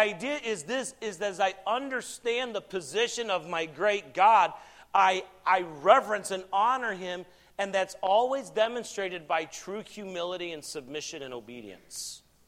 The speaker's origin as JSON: {"language": "English", "region": "South Carolina", "country": "United States", "tie": "born or raised there", "said": "You know, okay, so I'm from South Carolina. Okay, that's where I grew up."}